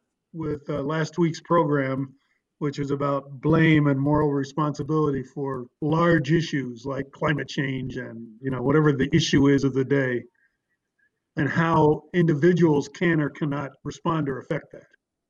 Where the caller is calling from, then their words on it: Visalia, California, United States; I live in Visalia, California.